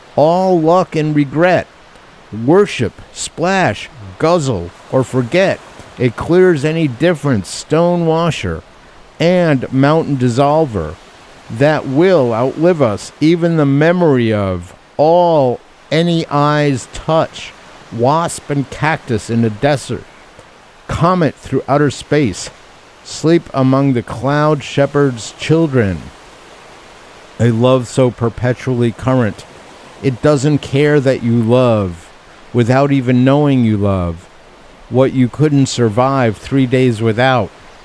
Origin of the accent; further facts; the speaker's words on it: New York, United States; I'm a New Yorker, so what do I know?